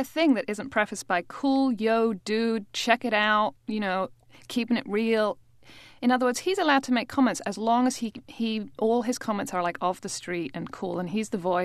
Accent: United Kingdom; moved away as an adult; now in United States; I'm British with a lot of American in me now.

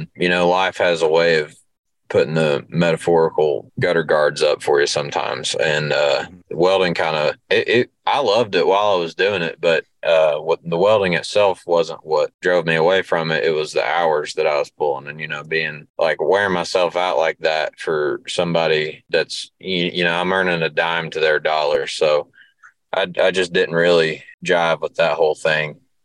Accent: Cannonsburg, Kentucky, United States; address probably says Ashland on it, but that to me, that's Cannonsburg. but that's, you know, that's my hometown.

